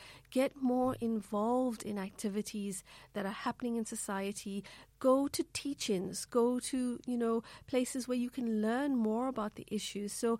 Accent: South Africa; I come from South Africa. It's a country where we have a lot of fossil fuels, a lot of natural minerals.

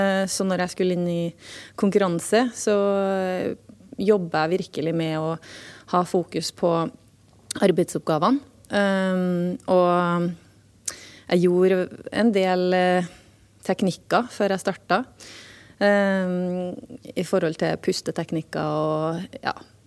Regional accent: Trondheim, Trøndelag, Norway; som jeg ikke kunne ha lært hvis jeg hadde vært hjemme I Trondheim.

